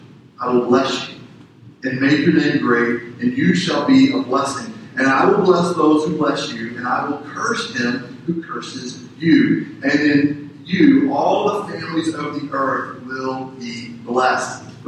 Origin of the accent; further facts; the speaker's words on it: Nero, Texas, United States; my mom grew up in Canyon, Texas, and I was raised in Nero, Texas.